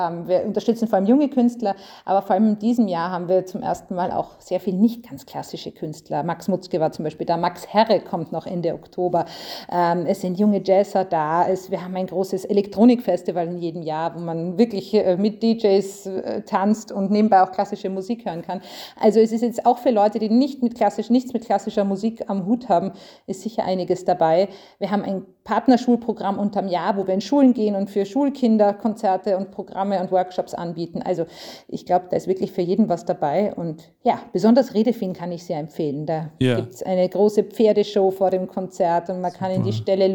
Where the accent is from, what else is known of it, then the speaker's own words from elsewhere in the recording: Austria; ich bin ja Österreicherin, wenn man hört, und da liebt man Titel.